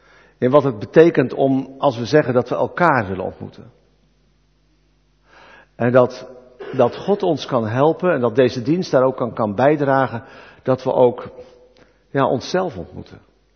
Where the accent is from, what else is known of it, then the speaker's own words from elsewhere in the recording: Dordrecht, South Holland, Netherlands; Ik kom zelf uit Dordrecht. Wij wonen al 25 jaar in Dordrecht. En wij komen er van vroeger ook vandaan. Dus we zijn weer terug destijds gekeerd naar waar wij vandaan kwamen.